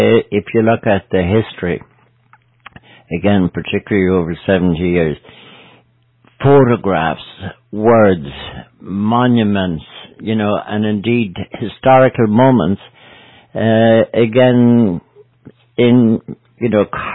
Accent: Ireland; when we were growing up in Ireland, my God, you know, we didn't know that the beauty of Ireland could be captured and on a postcard

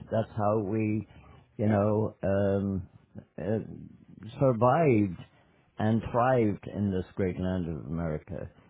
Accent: Ballinan, Connacht, Ireland; the President of the United States is from my hometown of Ballinan, County Mayo.

